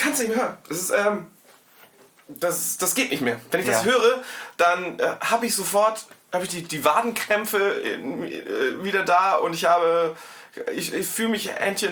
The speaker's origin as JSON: {"language": "German", "region": "Hamburg", "country": "Germany", "said": "Ich komme aus Hamburg, also aus einer Kleinstadt vor Hamburg, ja."}